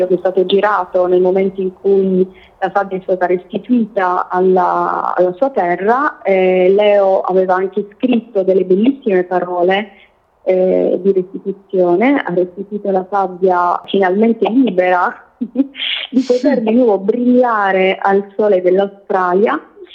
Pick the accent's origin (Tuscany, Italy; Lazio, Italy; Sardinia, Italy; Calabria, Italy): Sardinia, Italy; Sono sarda e mi dispiace tantissimo quando le persone si portano via dalle spiagge della Sardegna i minerali